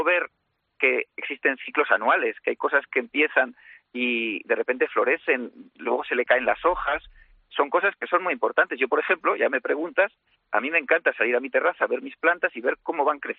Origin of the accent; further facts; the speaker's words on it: Cantabria, Spain; Bueno, pues yo que soy del norte, yo soy de Cantabria